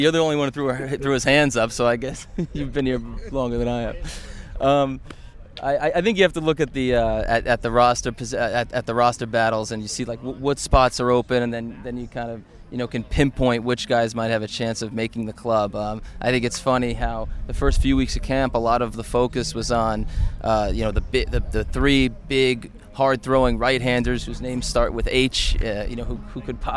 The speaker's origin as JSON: {"language": "English", "region": "East Coast", "country": "United States", "said": "I'm from the East Coast"}